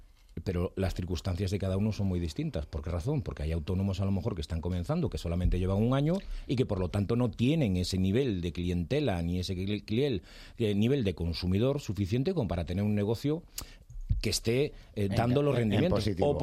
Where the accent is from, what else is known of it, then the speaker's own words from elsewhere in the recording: Galicia, Spain; yo era muy irónico porque soy gallego y por lo tanto meloso